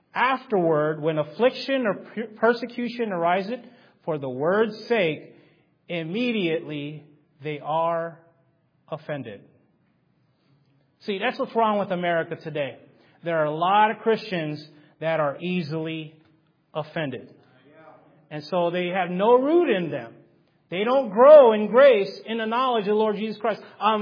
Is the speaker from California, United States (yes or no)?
yes; California, United States; Now, I get to park it there for a little bit if I wanted to, being that I'm from California